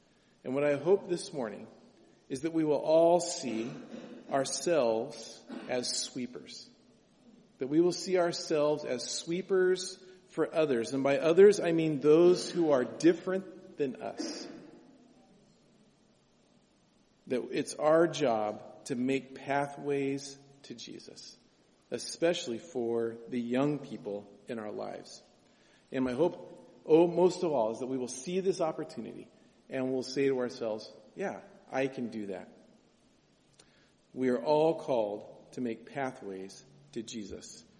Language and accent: English; Medford, Oregon, United States; When I was younger, I grew up in Medford down in southern Oregon, and I had a lot of family around.